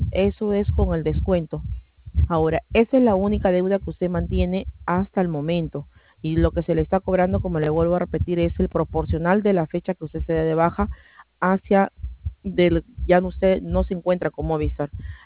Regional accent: Peru; Y tal como usted, que es peruano, yo también soy peruana.

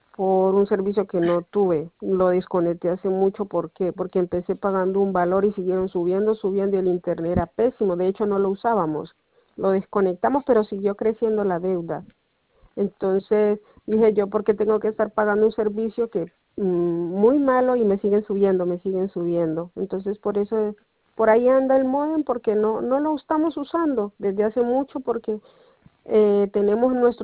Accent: Colombia; moved away; en mi país, en Colombia, tuve un plan móvil hace años de años, pero aquí nunca he

